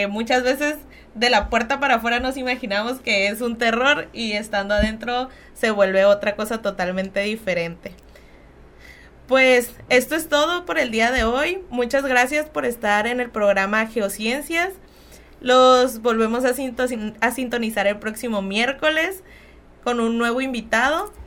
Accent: Baja California Sur, Mexico; Yo no soy de aquí, yo soy de Baja California Sur y yo me vine a estudiar aquí

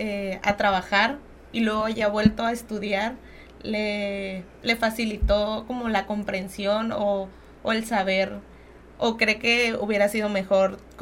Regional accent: Baja California Sur, Mexico; Yo no soy de aquí, yo soy de Baja California Sur y yo me vine a estudiar aquí

